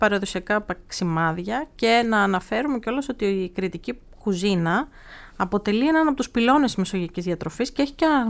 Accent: Crete, Greece; Αν λοιπόν βρεθείτε στην Κρήτη, μην παραλείψετε να επισκεφτείτε το χωριό μου

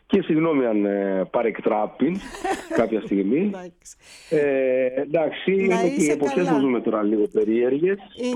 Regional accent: Greece; also born or lived in Russia; Εγώ, που είμαι από την Ελλάδα

